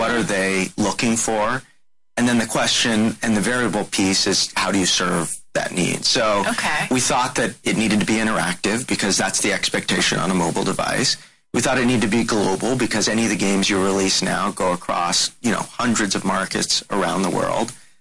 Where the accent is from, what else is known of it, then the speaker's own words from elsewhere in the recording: United States; Which is crazy to me as an American, where we watch a lot of television